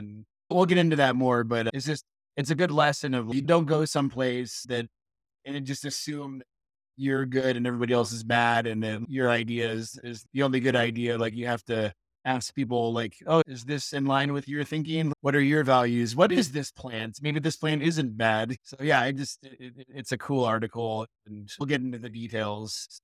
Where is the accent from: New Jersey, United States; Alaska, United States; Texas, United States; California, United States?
California, United States; I don't know where that is. And I'm from California.